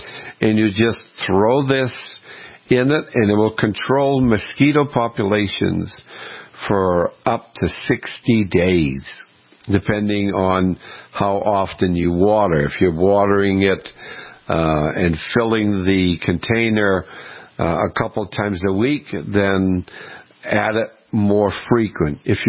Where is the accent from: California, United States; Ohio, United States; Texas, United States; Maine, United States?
Maine, United States; Growing up in Maine, my mother, she couldn't go a day without having potatoes growing up.